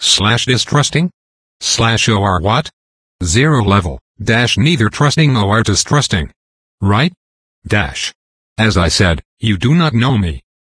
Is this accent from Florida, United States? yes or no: no; San Bernardino, California, United States; I am age 56 and living in my family home in my hometown in the neighborhood that I grew up in, San Bernardino, California.